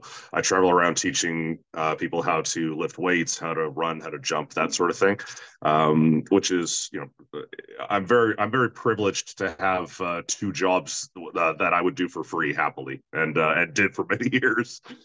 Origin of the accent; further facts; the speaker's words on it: Edmonton, Alberta, Canada; I'm from Edmonton, Alberta, Canada.